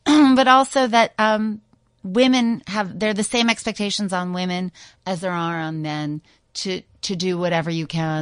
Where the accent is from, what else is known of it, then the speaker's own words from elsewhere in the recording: New York, United States; And again, it's not just because I'm a New Yorker